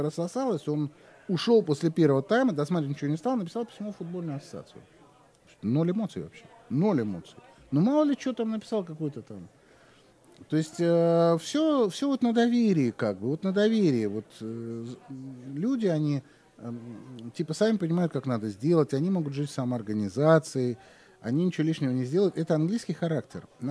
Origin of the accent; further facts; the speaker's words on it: Russia; Я говорю, ну вот я из России.